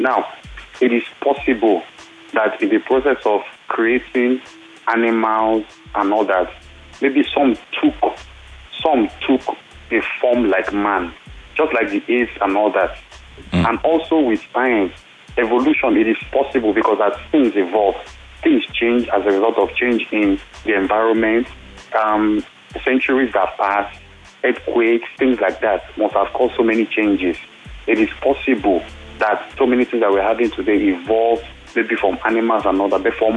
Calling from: Festac, Lagos, Nigeria; calling from Festac.

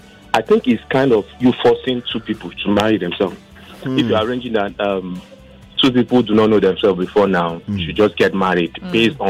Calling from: Lagos, Nigeria; I'm calling from Lagos.

